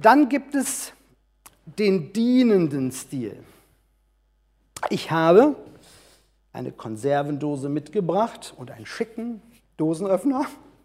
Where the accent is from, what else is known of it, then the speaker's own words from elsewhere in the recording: Haiger, Hesse, Germany; aus Haiger ist dieser Schlüssel und es gehört zu meinem Elternhaus.